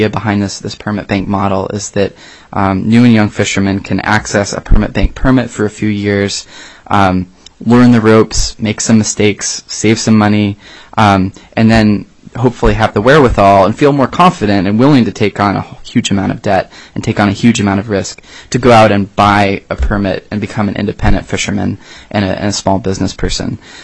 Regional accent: Alaska, United States; growing up in Southeast, I'm just happen to be familiar with the fisheries of Southeast

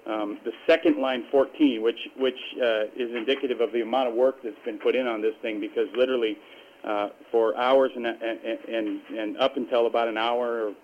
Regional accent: Nome, Alaska, United States; I grew up in Nome. I've seen it from all different angles.

